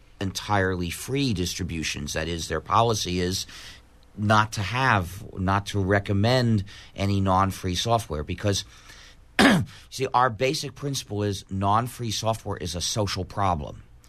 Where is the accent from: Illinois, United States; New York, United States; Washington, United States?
New York, United States; Manhattan; now in Cambridge, United States; I grew up in Manhattan, and I reside officially in Cambridge, Massachusetts.